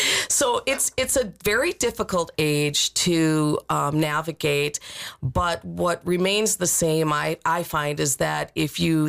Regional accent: Kenosha, Wisconsin, United States; born there; I was born in Kenosha, if that tells you.

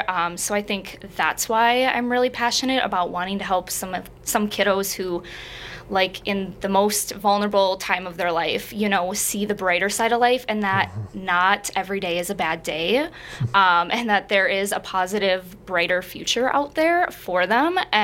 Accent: Wisconsin, United States; Yeah, I'm from Central Wisconsin.

